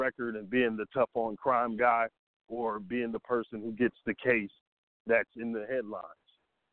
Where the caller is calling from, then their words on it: Atlanta, Georgia, United States; I'm in Atlanta. What up?